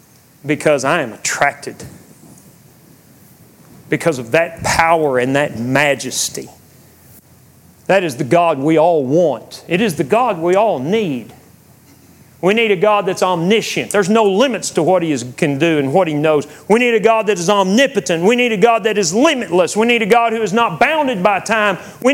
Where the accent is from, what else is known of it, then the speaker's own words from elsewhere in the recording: Texas, United States; We grew up in West Texas, and you can see this thunderstorm's coming from a long way.